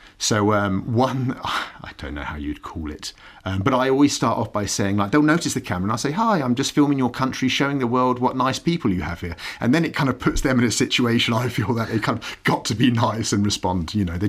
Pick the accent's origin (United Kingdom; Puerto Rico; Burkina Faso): United Kingdom; England; And as an Englishman who values politeness so highly, it's a real pleasure being here.